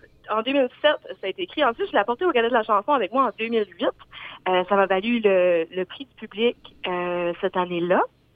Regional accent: Tracadie, New Brunswick, Canada; Moi, je suis de Tracadie.

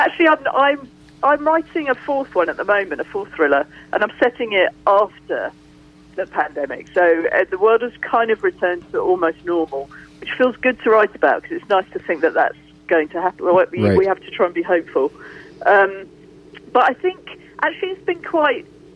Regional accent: United Kingdom; I arrived here, obviously I'm British, I got here, I didn't know anybody apart from my husband and my son

